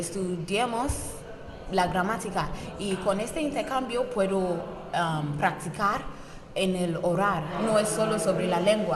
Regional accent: Ghana; Spanish is a second language; soy de un país habla inglesa, soy de Ghana

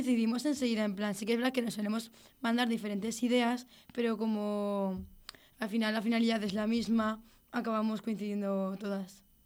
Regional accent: San Sebastián, Basque Country, Spain; También es verdad que yo nunca estoy en Zaragoza en carnavales. Siempre estoy... Yo soy de San Sebastián.

